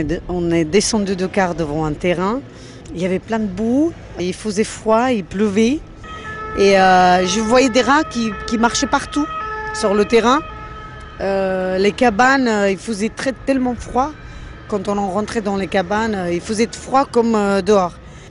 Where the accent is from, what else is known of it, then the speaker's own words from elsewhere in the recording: Romania; now in Paris, France; Quand je suis partie de Roumanie, il y avait mes copines et mes cousines qui sont venues me voir avant de partir parce que j'allais quitter le pays, quoi.